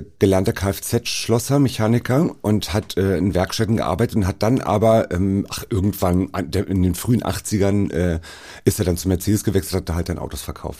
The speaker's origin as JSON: {"language": "German", "region": "Berlin", "country": "Germany", "said": "ich komme aus Neukölln"}